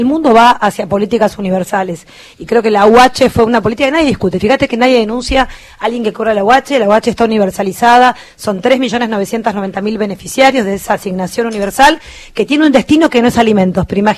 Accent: La Plata, Buenos Aires Province, Argentina; Yo vengo de la zona de La Plata

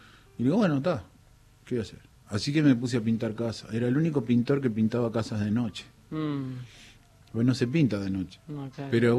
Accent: Uruguay; moved away as an adult; yo soy muy uruguayo.

